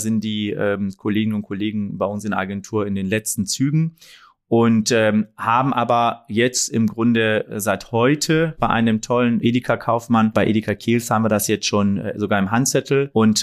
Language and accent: German; Rheine, North Rhine-Westphalia, Germany; also born or lived in Tehran, Iran; now in Düsseldorf, Germany; geboren in Iran, in Teheran, vor mehr als 46 Jahren und aufgewachsen im Münsterland, bei Münster in der kleinen, schönen Stadt Rheine und wohnhaft aktuell im Großraum Düsseldorf.